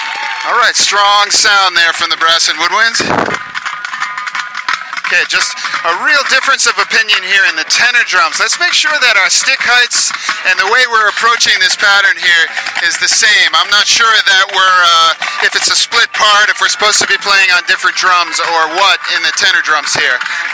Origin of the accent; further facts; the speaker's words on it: Melrose, Massachusetts, United States; I'm from Melrose, Massachusetts